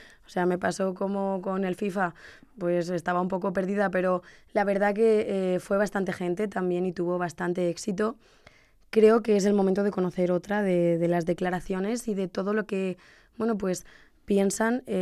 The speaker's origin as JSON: {"language": "Spanish", "town": "Albacete", "region": "Castilla-La Mancha", "country": "Spain", "said": "Yo soy de Albacete también."}